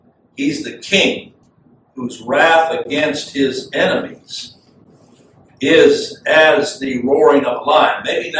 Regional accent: Chad; Where I grew up in Chad, I can remember two occasions hearing the roar of a lion.

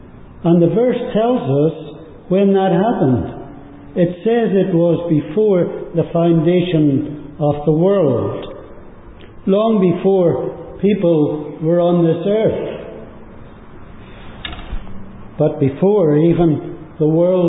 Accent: Northern Ireland, United Kingdom; As a young boy, I grew up in Northern Ireland. I lived out in the country. The nearest village or town was probably about 7 or 8 miles away.

